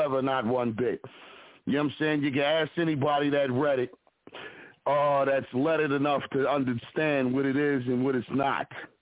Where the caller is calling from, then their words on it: Philadelphia, Pennsylvania, United States; representing from the Broad Street Bully side of Philadelphia